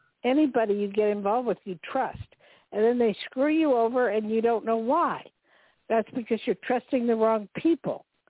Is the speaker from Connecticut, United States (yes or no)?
no; New Jersey, United States; born there; Like, I was born in Jersey.